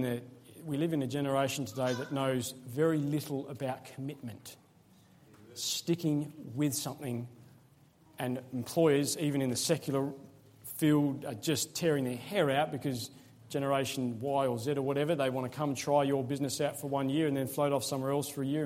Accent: Adelaide, South Australia, Australia; God began to burden my heart seriously about Adelaide and my home state.

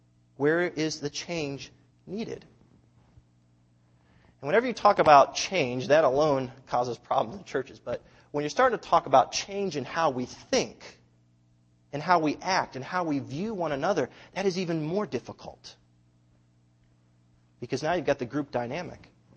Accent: United States; Why? Because I'm an American.

